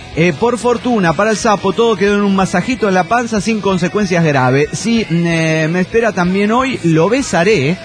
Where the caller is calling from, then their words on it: Dallas, Texas, United States; de Dallas, Texas